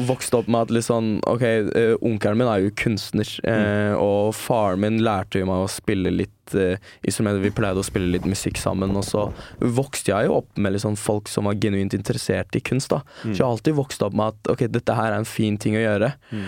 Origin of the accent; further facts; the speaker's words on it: Alanya, Antalya, Turkey; now in Norway; Jeg vokste opp i Alanya, det var der jeg bodde, det var der alle norske turistene også var der.